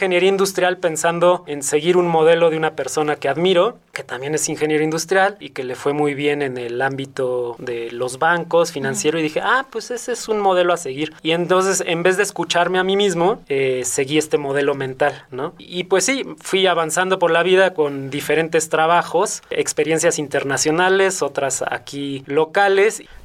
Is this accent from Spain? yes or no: no; Querétaro, Mexico; crecí aquí en Querétaro, en un fraccionamiento que en ese entonces era campestre. No había nada alrededor más que puro campo y naturaleza.